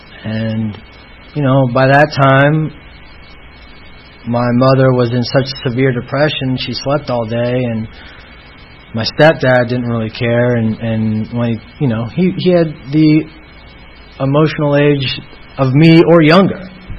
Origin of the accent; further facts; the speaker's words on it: California, United States; born there; now in Atlanta, United States; I was born in Northern California, and both my parents met in another fellowship, and by the age of two, my father had passed away from lung cancer.